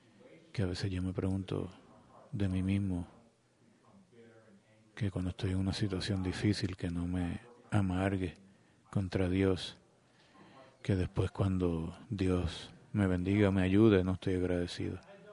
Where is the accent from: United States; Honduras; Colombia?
United States; Nosotros como americanos, la idea de arrodillarnos al frente de alguien es extraña.